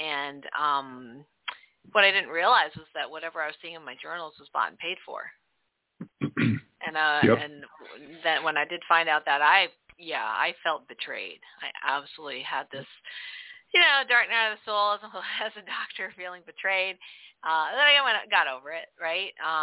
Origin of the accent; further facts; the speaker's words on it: Canada; I'm from Canada, so we do metric.